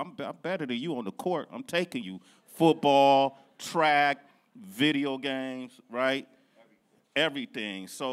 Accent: Oakland, California, United States; we growing up in East Oakland, I didn't grow up alone. Like I grew up off of 23rd Ave, so we needed each other to get through the day.

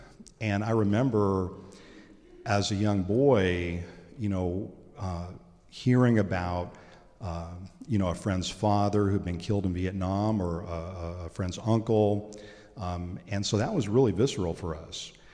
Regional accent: Bremerton, Washington, United States; for youth of the town I grew up in Bremerton, and there are many towns like Bremerton, we're raised to be fighters.

